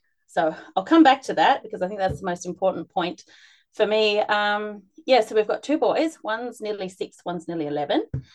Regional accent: Australia; now in Germany; I'm Australian, but I live in Germany

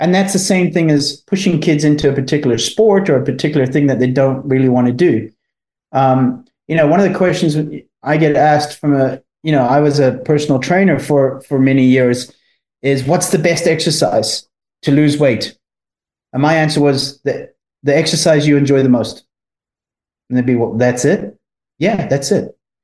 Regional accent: South Africa; I was brought up in South Africa, so we have a bit of common, speak a bit of Afrikaans

